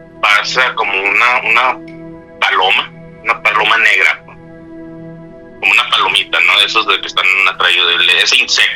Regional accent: California, United States; now in Phoenix, United States; Bueno, yo soy de Phoenix, bueno, soy originario de California, pero ya vivo en Phoenix, Arizona.

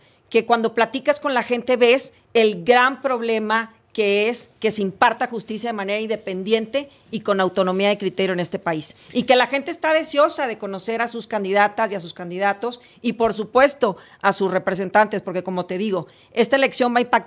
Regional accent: Tampico, Tamaulipas, Mexico; a mi natal Tamaulipas, uh-huh. Yo soy de Tampico, Tamaulipas, orgullosamente mexicana, tamaulipeca y feminista

